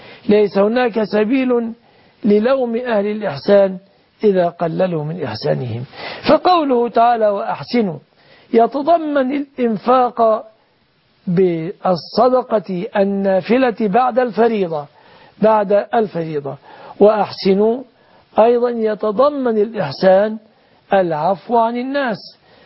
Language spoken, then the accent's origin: Arabic; Egypt; وحفظ الله بلادنا مصر